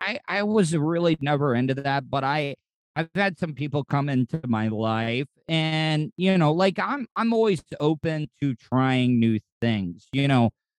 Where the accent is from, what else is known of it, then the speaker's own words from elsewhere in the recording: the South, United States; Now, you know, growing up in the South and stuff, it was all about country music and rock and roll